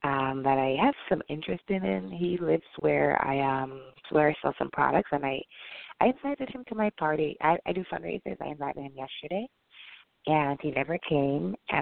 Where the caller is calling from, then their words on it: California, United States; I'm calling from California.